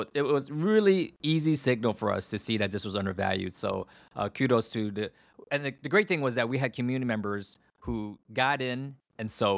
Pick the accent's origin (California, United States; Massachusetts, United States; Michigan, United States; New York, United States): California, United States; San Francisco; Tom Brady he opened up a card shop in my hometown. Card Vault down in San Francisco